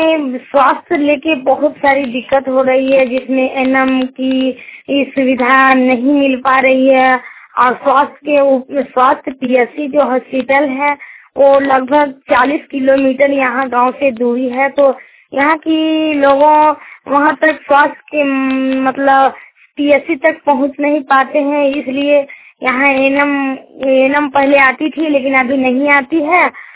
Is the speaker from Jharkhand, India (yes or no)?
yes; Gurmunda, Jharkhand, India; ग्राम गुरमुंडा, post Parsawa, थाना जयनगर, जिला कोडरमा। मैं झारखंड की निवासी हूँ।